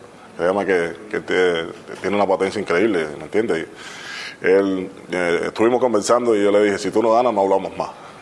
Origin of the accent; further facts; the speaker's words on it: Cuba; todos los cubanos que estamos aquí